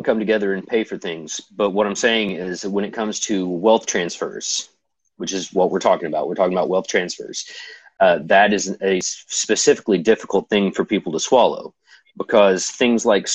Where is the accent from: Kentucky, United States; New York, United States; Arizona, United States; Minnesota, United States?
Kentucky, United States; I'm originally from Eastern Kentucky, one of the most impoverished places in the country